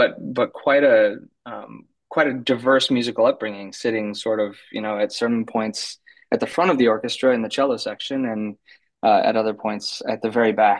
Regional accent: Midwest, United States; I was raised in the Midwest, and I arrived in San Francisco to do my master's degree at the San Francisco Conservatory of Music

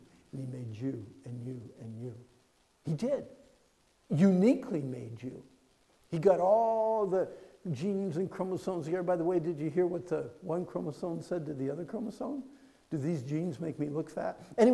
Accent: Pennsylvania, United States; I grew up again in Pennsylvania, and one of my jobs is I would help the sheep shear. I worked on a farm.

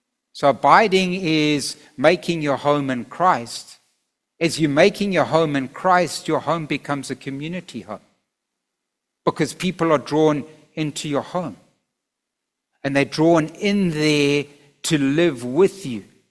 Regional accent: England, United Kingdom; It's a H, but it's an H. I'm English, guys.

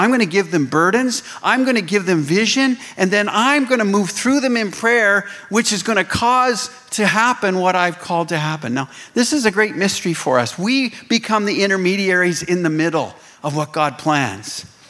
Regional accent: Canada; I say the U.S. because I'm from Canada.

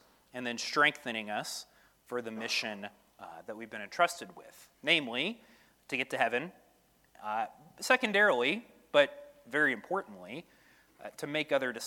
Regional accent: Edmond, Oklahoma, United States; I'm born and raised in Edmond, Oklahoma, on Covell and Bryant.

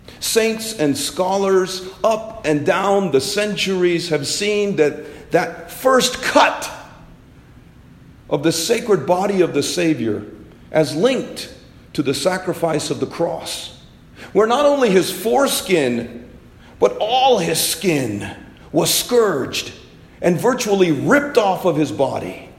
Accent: India; do you know when babies are baptized in India, my home country?

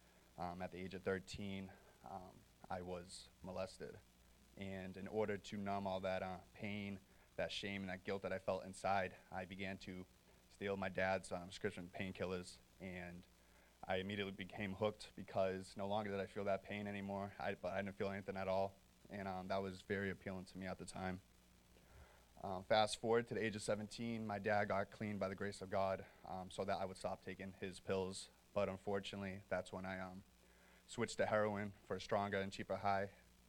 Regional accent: Lawrence, Massachusetts, United States; I am 23 years old. I was born and raised in Lawrence, Massachusetts

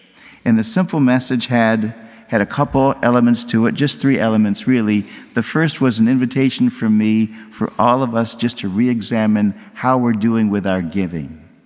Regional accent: Michigan, United States; You also know that I'm from Michigan, from a city near Detroit

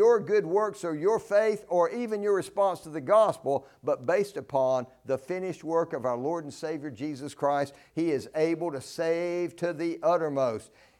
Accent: Spring Lake, North Carolina, United States; I grew up in Spring Lake, North Carolina.

